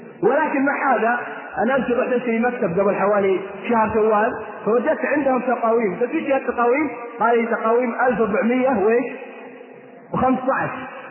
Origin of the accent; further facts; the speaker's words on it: Al-Qassim, Saudi Arabia; عندنا في القصيم يعطون ورقة للجمعية الخيرية